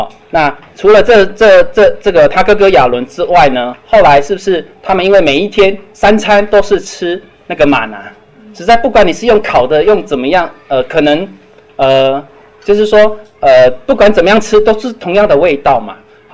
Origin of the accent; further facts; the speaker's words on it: Tainan, Taiwan; 人家是说台南是一个很传统的城市，应该我们台南人比较传统才对啊。